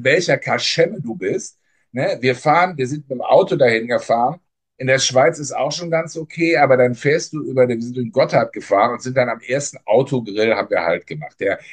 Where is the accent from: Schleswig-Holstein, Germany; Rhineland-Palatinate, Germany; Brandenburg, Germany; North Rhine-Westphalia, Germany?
North Rhine-Westphalia, Germany; gerade du und ich, wir sind aufgewachsen in Nordrhein-Westfalen.